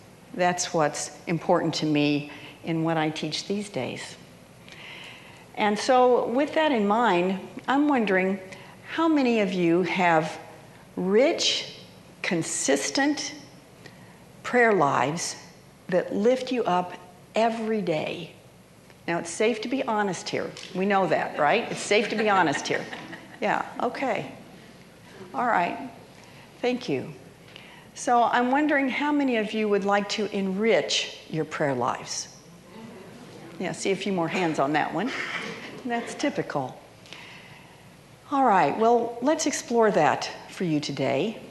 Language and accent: English; Costa Rica; since I'm from Costa Rica, although I'm American.